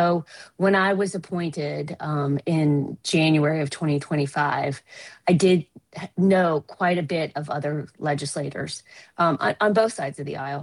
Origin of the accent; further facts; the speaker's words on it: Cincinnati, Ohio, United States; As background, I grew up in Cincinnati, Ohio, and I'm the granddaughter of Irish immigrants.